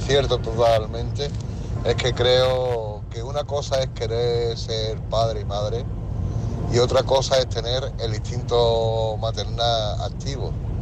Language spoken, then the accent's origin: Spanish; Málaga, Andalusia, Spain; de Málaga, aquí en una unidad móvil.